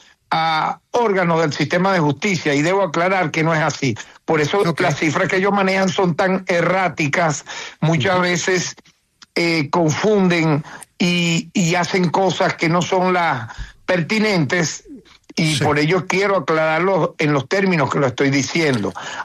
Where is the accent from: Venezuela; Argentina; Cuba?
Venezuela; Quienes están en este momento dirigiendo las instituciones, me incluyo, somos venezolanos, dignos, que amamos nuestra patria.